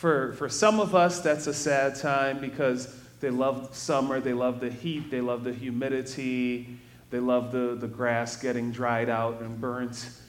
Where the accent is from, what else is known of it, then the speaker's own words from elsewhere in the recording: Detroit, Michigan, United States; And sometimes when people found out that I grew up in the church and I'm from Detroit, they still ask me about cannolis